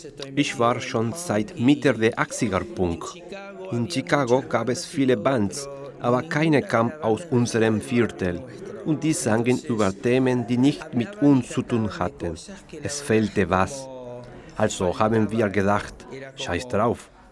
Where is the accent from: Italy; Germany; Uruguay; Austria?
Uruguay; Ich komme, wie gesagt, aus Uruguay.